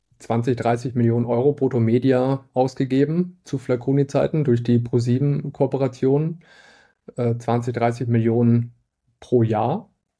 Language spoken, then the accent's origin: German; Stahnsdorf, Brandenburg, Germany; ich komme aus Stahnsdorf, so ein kleiner Ort bei Potsdam